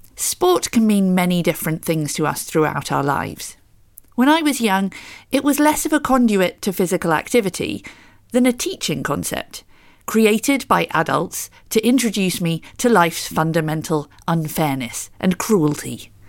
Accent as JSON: {"language": "English", "town": "Luton", "region": "East of England", "country": "United Kingdom", "tie": "born or raised there", "said": "I have been closely following the fortunes of Luton Town, my hometown football club"}